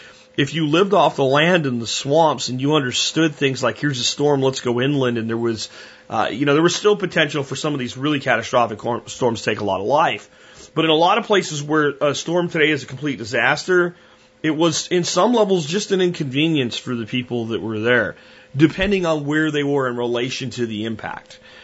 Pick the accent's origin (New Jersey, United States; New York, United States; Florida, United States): Florida, United States; Jacksonville; I grew up in Jacksonville, Florida. That's why I know this.